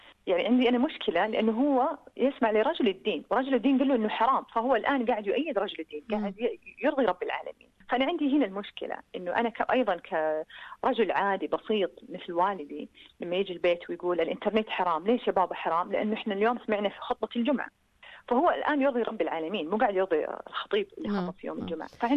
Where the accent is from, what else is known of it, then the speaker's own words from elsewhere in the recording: Saudi Arabia; عندنا في السعودية محرمات